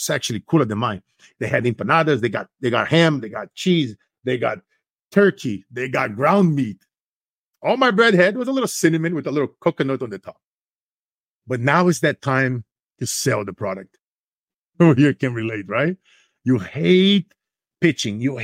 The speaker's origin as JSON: {"language": "English", "country": "Brazil", "tie": "born or raised there", "lives_now": "United States", "said": "growing up in Brazil"}